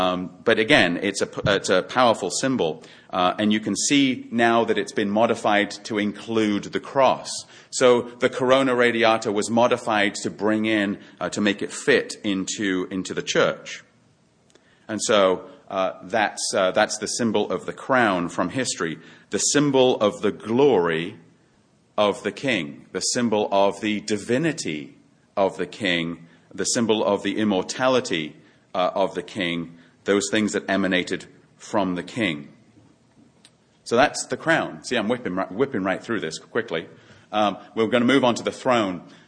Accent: North East England, United Kingdom; also born or lived in Yorkshire; I grew up in Northumberland, which is at the very north of England, just north, though, of Hadrian's Wall, so I'm a split personality. I don't know whether I'm Scottish or whether I'm English, although I was born in Yorkshire, so technically I'm English.

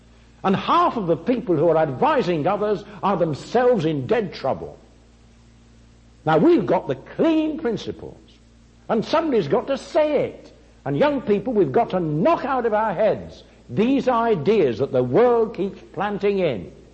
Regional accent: England, United Kingdom; now in United States; I've been coming here since, 1958? So by this time I'm American, really. I'm really no longer English.

